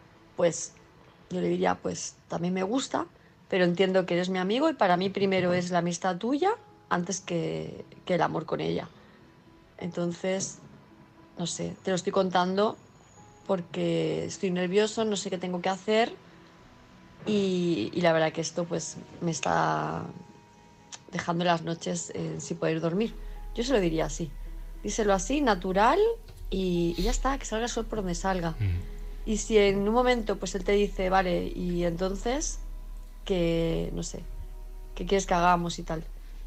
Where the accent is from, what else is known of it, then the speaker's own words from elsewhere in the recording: Palma de Mallorca, Balearic Islands, Spain; de Palma de Mallorca, ya me conocéis.